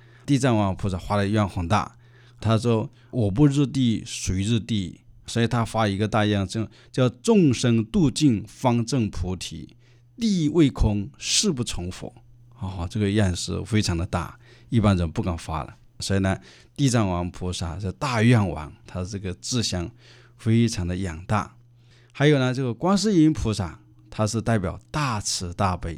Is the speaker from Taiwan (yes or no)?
no; China; 我们中国人啊，无论是叫名字啊，或者是称这个佛经的名号啊